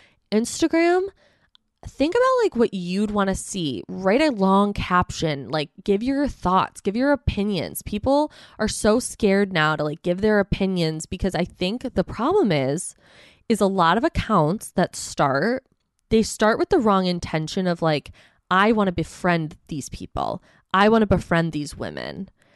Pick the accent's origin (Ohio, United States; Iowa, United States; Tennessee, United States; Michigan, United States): Michigan, United States; Plymouth; now in Royal Oak, United States; So I grew up in Plymouth, which is about 20, 25 minutes outside Detroit. And then I lived downtown Detroit for several years. And then now I'm in Royal Oak, which I love.